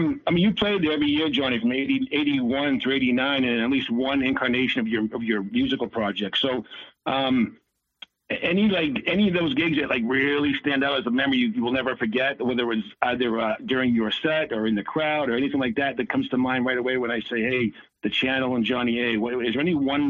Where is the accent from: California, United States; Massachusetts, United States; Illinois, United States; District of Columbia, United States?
Massachusetts, United States; Clinton; I had a combined 4th of July / graduation party where I grew up out in Clinton